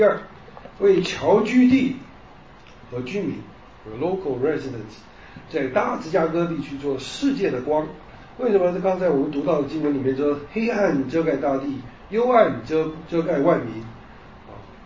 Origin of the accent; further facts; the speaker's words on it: China; 特别是哈、我们中国人，我觉得我要住在什么什么区